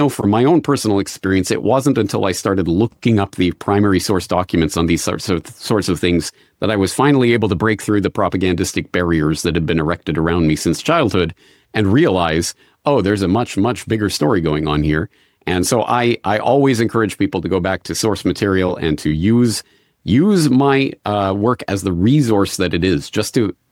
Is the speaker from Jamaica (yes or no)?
no; Canada; I'm Canadian